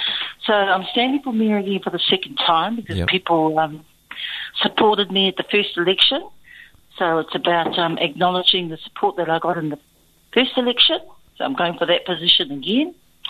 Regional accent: Ngarua, Waikato, New Zealand; So I'm from Ngarua here. I'm third generation Tauranga Waiwai Marae

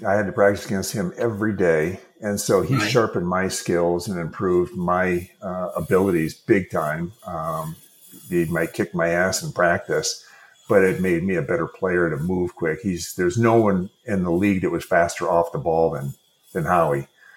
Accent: Minneapolis, Minnesota, United States; That's where I grew. I grew up in Minnesota.

